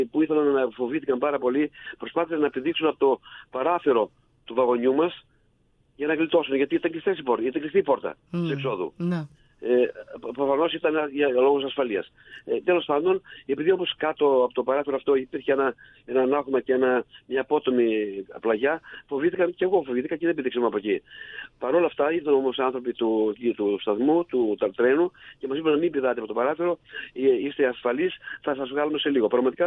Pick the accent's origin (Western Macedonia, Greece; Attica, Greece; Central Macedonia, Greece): Central Macedonia, Greece; Thessaloniki; Εγώ είμαι από Θεσσαλονίκη. Ναι. Είμαι δημοτικό σύμβολο στο Δήμο Θεσσαλονίκη.